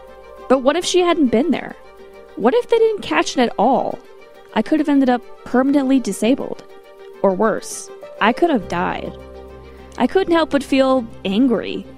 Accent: Aurora, Colorado, United States; down at the Anschutz Medical Campus in my hometown of Aurora.

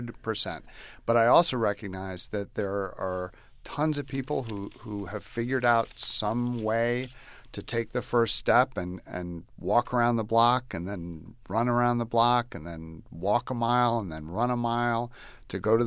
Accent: United States; I mean, look, I'm an American. I love television.

